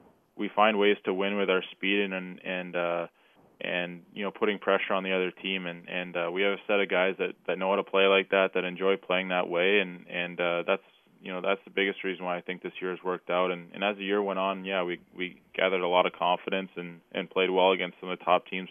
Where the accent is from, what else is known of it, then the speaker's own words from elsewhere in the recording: Canada; I'm a Canadian kid, and I played kind of my whole life in Canada.